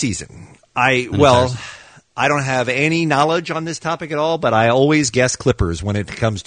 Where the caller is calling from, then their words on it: United States; Hello there. We're calling from the United States trying to verify a story we've heard on the news here